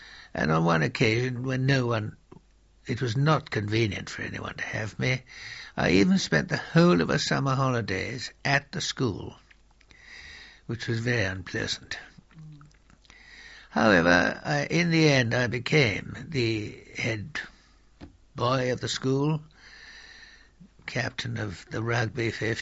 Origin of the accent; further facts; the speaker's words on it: Pune, Maharashtra, India; born there; And I was born in 1918 in Pune.